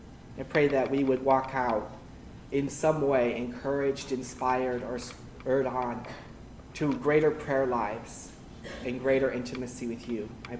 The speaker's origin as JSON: {"language": "English", "country": "Cameroon", "tie": "born or raised there", "said": "So about that time, so I grew up in Cameroon, Africa."}